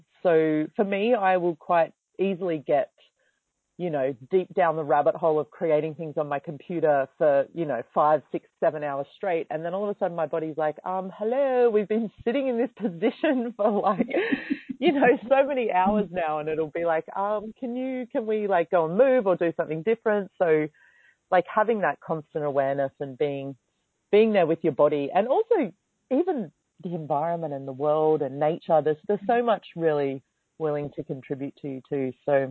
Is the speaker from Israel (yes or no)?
no; Australia; And being Australian, I took advantage.